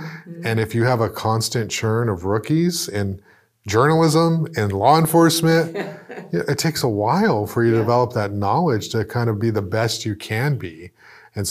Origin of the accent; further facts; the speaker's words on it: Goleta, California, United States; You know, I grew up in, I was born in Goleta, you know, poor by our California standards.